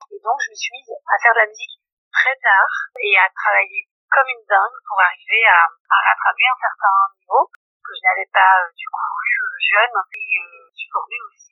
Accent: Briançon, Provence-Alpes-Côte d'Azur, France; born there; moi, je suis née à Briançon, je suis d'origine briançonnaise.

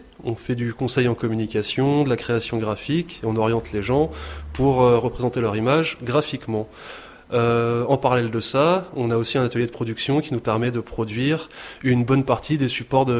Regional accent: Auvergne-Rhône-Alpes, France; now in Manosque, France; À la base, on est originaire de l'Auvergne, je n'avais pas précisé.

